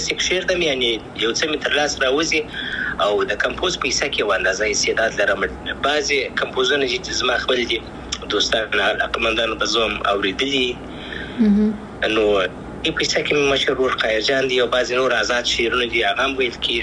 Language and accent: Pashto; Afghanistan